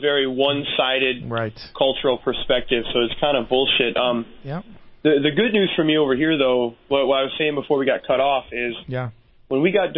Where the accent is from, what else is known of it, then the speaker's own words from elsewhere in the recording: United States; now in Japan; because I'm an American and they don't give a shit about me.